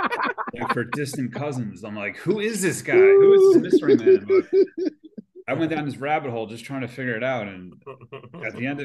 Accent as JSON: {"language": "English", "town": "Streetsboro", "region": "Ohio", "country": "United States", "said": "From Streetsboro. I'm from Streetsboro."}